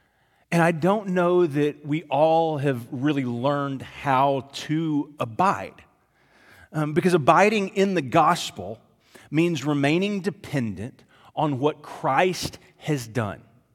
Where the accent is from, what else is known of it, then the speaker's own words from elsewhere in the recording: Texas, United States; Now, growing up as a Texan, there is only one way to answer that question.